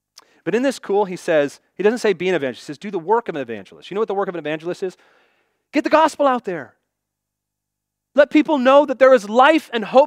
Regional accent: Seattle, Washington, United States; I came from Seattle, kind of a secular place down here.

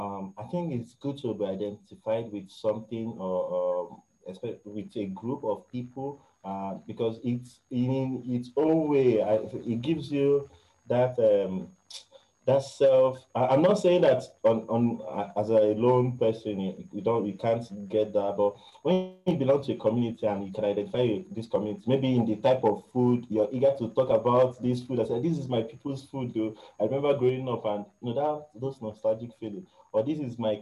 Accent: Nigeria; first language Igbo; English is a second language; Because me, I'm an Igbo man that I love to use my own accent.

